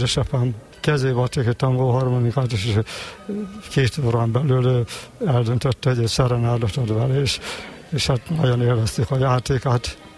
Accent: Hajdú-Bihar, Hungary; born there; Tulajdonképpen a születésem körülményei nagyon foglalkoztattak pár évvel ezelőtt, hogy a Hortobágyon a pusztába beleszületne, ahol se villany

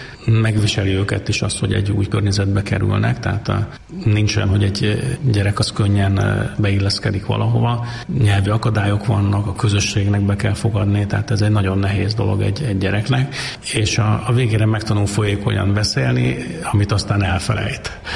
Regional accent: Hungary; Tehát lehetünk büszkék arra, hogy mi magyarok vagyunk, és hogy ez a kultúra, ez az anyánk.

